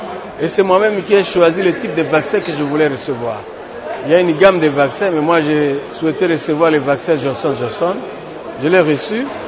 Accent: Isangi, Tshopo, DR Congo; je vais rentrer chez moi à Isangi, dans ma circonscription

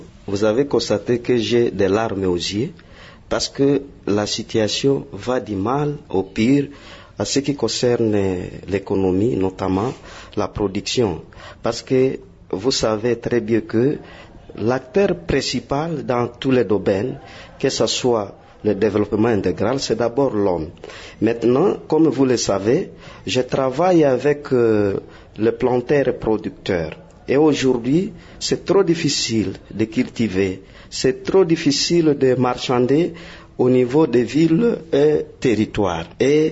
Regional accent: DR Congo; Et je le dis en tant que Congolais, c'est une obligation de l'État.

